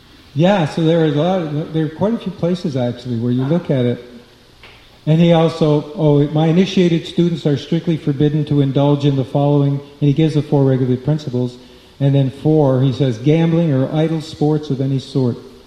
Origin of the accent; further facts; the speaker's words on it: United States; yeah, I'm an American, this is part of, you know, it's really important who the president is.